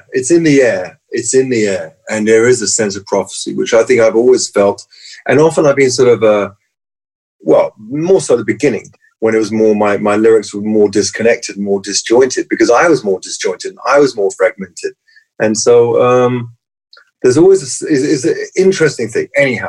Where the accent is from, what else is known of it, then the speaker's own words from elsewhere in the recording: Kilburn, London, United Kingdom; growing up in Kilburn, with the Northern Irish English trouble. I grew up in a terrorist time where people would get bombed